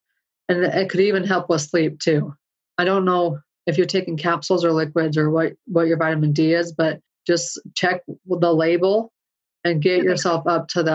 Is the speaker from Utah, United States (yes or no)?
yes; Utah, United States; accent: Hicktown drawl; I'm like, no, I'm just from Hicktown, Utah. Got this Hicktown drawl.